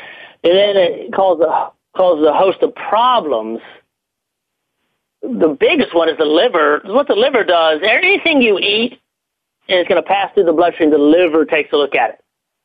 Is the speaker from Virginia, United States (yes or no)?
yes; Virginia, United States; Now, all you people listening from the South, and I grew up in Virginia, so I had plenty of hush puppies and fried food and fried shrimp, fried fish.